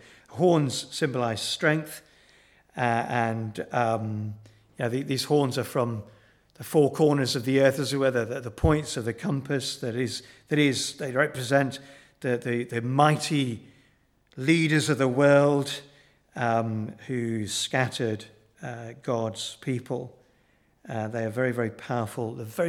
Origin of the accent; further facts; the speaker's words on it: Kenya; also born or lived in Uganda; I was born and brought up in East Africa, in Kenya and Uganda.